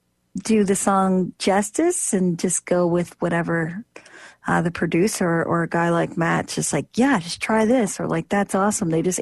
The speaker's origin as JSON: {"language": "English", "town": "Ennismore", "region": "Ontario", "country": "Canada", "tie": "born or raised there", "said": "Yeah, so like Omimi is pretty much like connected to my hometown, Ennismore. Like they kind of like turn into each other."}